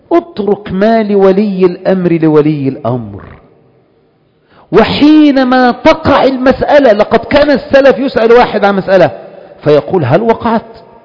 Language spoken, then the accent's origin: Arabic; Egypt; now in Saudi Arabia; انا بقى مصري